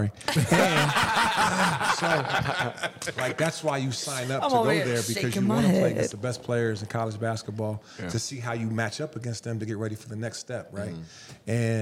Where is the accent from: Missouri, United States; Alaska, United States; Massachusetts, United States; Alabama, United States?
Alaska, United States; and I lived in Alaska. I grew up in Alaska, so I had all these coaches, Jim Boeheim and Roy Williams, and all these coaches come up to Alaska in my living room